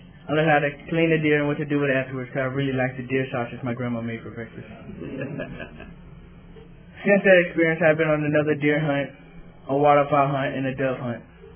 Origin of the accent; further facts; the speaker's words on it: Houston, Texas, United States; I'm 13 years old. I'm from the Houston area where I live with my mom, who is a single parent.